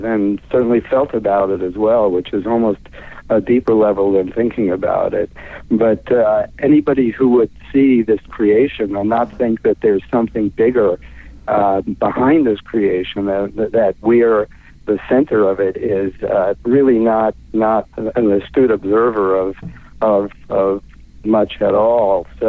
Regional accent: New York City, New York, United States; things that I did growing up in New York City, and a unique life that I'm leading.

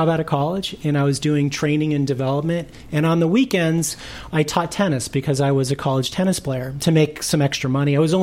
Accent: Los Angeles, California, United States; I was born in Los Angeles, uh-huh. And then my parents lived in Van Nuys, so

